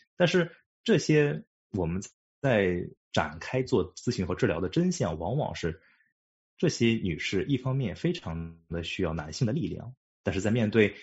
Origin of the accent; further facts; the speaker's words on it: China; 那么其实我们中国人对秩序其实一点都不陌生